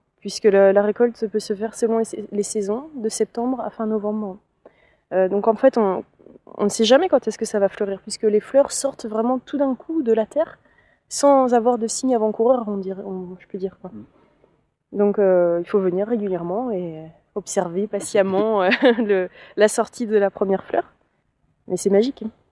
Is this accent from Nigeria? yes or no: no; Normandy, France; Parce que moi, je viens de Normandie.